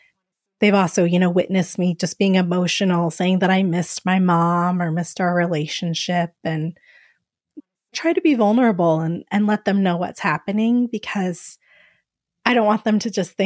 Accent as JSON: {"language": "English", "region": "Arizona", "country": "United States", "tie": "born or raised there", "said": "Because I grew up in Arizona, there's not a large African American or Black population here."}